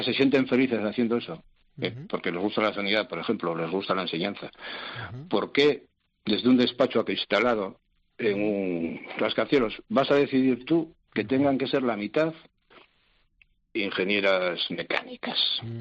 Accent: Asturias, Spain; yo soy asturiano

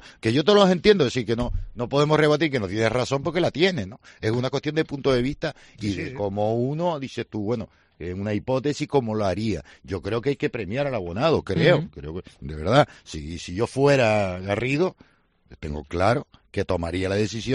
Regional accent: Canary Islands, Spain; yo soy tinerfeño antes que tinerfeñista. Primero soy de Tenerife, nacido aquí, y defiendo a toda la isla

